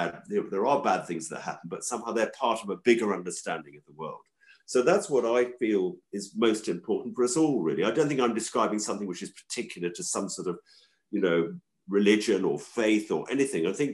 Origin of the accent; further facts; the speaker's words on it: London, United Kingdom; we were a community of six people who got back to the land here in 1973 from London, because I grew up in London.